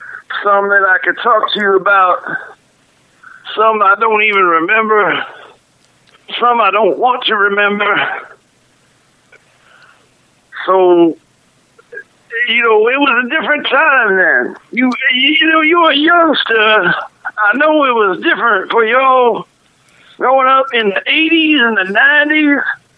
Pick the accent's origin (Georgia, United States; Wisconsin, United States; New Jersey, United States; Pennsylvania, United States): Pennsylvania, United States; Philadelphia; Well, Michael, I grew up in Philadelphia, PA.